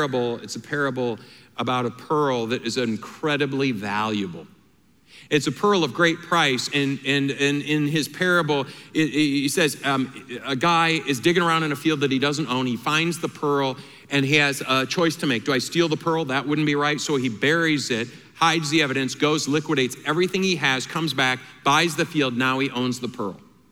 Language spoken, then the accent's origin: English; Michigan, United States; Even if I'm from Michigan, 72% of Michiganders live where they were born.